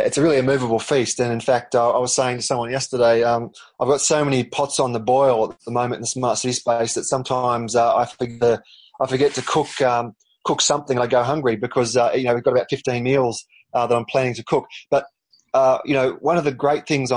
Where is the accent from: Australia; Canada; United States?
Australia; Canberra, Australian Capital Territory; I still believe that my hometown, Canberra, where I was lucky enough to work on their smart city program for many years